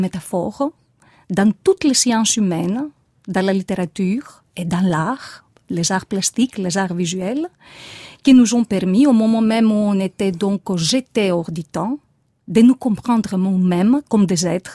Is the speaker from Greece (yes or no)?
yes; Greece; accent: Greek; French is a second language; je suis grecque, comme tout le monde peut le comprendre d'après mon accent rocailleux. Mais, donc, j'ai fait des études d'histoire à Athènes.